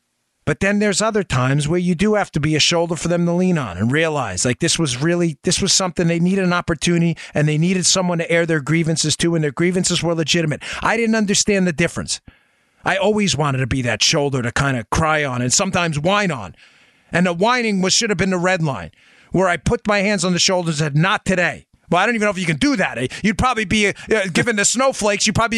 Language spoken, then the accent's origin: English; New York, United States; I grew up in New York but the streets weren't exactly the coziest.